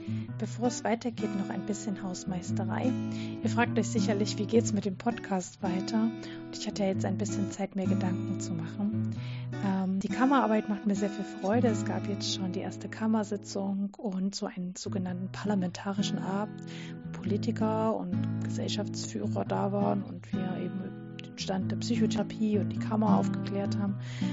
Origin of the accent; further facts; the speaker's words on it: Saxony, Germany; accent: Saxon; now in Göttingen, Germany; ich komme ursprünglich aus Sachsen, also genau von der anderen Seite von Deutschland quasi. Wohne jetzt aber in Göttingen, wo hier alle Hochdeutsch reden und ich kriege das auch nicht so richtig hin.